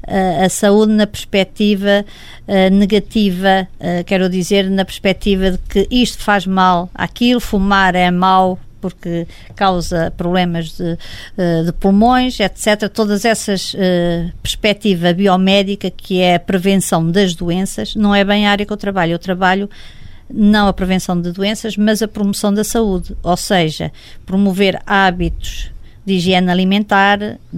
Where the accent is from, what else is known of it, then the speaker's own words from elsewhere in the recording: Coimbra, Portugal; born there; also born or lived in Cambridge; nasci também em Coimbra e fiz lá então a primeira graduação em Biologia.